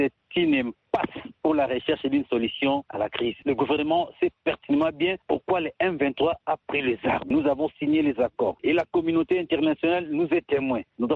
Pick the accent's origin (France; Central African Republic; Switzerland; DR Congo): DR Congo; nous sommes des Congolais, nous nous battons combattons pour une cause noble, juste et reconnue par le gouvernement congolais